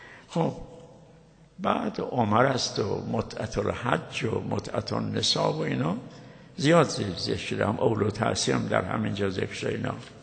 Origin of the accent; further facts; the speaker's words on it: Mashhad, Razavi Khorasan, Iran; خب اون یک مشهده، ما هم مشهدیم دیگه